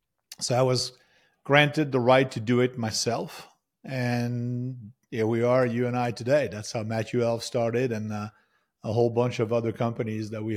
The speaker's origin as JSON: {"language": "English", "town": "Vichy", "region": "Auvergne-Rhône-Alpes", "country": "France", "tie": "born or raised there", "said": "So, born and raised in France, a small village in the middle of the country. Actually, born in Vichy, which most people can put on a map now."}